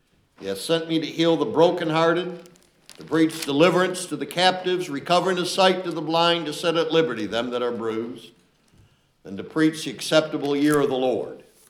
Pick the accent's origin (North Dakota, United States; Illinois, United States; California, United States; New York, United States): New York, United States; I grew up in Cattaraugus County, New York.